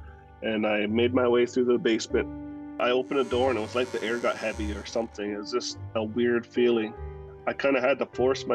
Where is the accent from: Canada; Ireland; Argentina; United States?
Canada; Fort Smith, Northwest Territories; I can trace it back to these stories around the campfire growing up in Fort Smith, Northwest Territories.